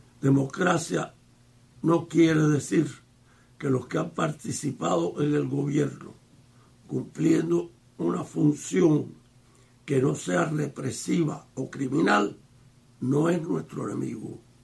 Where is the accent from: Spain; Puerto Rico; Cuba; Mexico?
Cuba; moved away; Acordarnos que nosotros salimos de Cuba, algunos, otros han salido por otras ocasiones, pero vemos mucho, sobre todo en el exilio histórico, que salimos a luchar por el retorno a la democracia en Cuba.